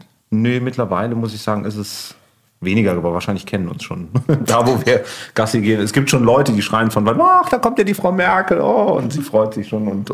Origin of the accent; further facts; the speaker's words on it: Cologne, North Rhine-Westphalia, Germany; Ich bin gebürtiger Kölner, bin in Köln groß geworden